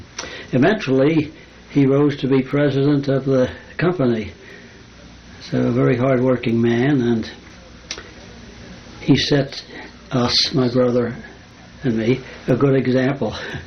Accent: Maplewood, New Jersey, United States; also born or lived in Newark; True, I was born in Newark, New Jersey. But before I was 1 year old, family moved out to rural Maplewood, west of Newark.

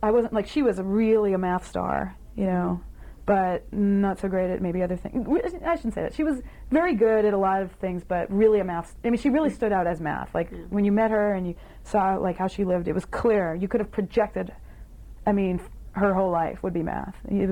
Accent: Lexington, Massachusetts, United States; We grew up in Lexington, which is, when I grew up, it was a sleepy little boonies town because it was too far, really, to be commutable.

